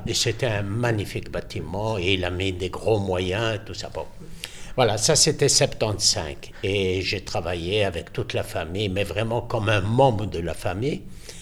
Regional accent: Israel; French is a second language; Comme je venais d'Israël, bon, le mot rhétorique, je n'avais pas.

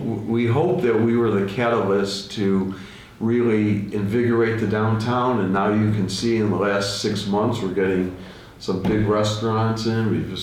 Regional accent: Lincolnwood, Illinois, United States; now in Highland Park, United States; I originally, like I said, I grew up in Lincolnwood. I lived in the city for quite some time, got married, moved to the suburbs, moved to Highland Park.

